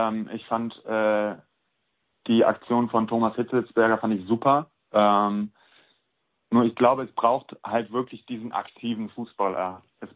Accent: Cologne, North Rhine-Westphalia, Germany; ich bin nach Köln gezogen, weil ich hier geboren und aufgewachsen bin und ja, meine Heimat vermisst habe, meine Familie vermisst habe und das Landleben einfach dann doch nicht so erfüllend für mich war.

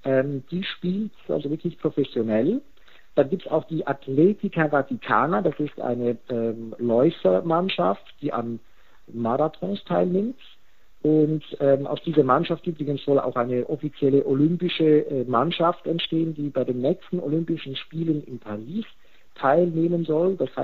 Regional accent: Switzerland; ich komme ja selber aus der Schweiz

